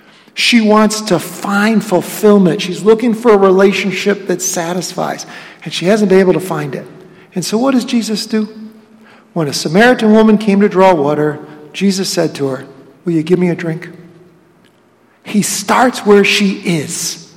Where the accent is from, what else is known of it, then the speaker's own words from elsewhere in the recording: England, United Kingdom; Those are British terms. Even though we're English, we don't get it.